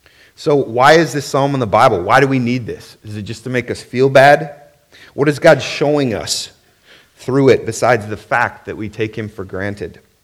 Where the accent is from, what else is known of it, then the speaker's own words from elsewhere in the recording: Wisconsin, United States; Now, I'm from Wisconsin, so I know a lot about badgers. We are the Wisconsin badgers.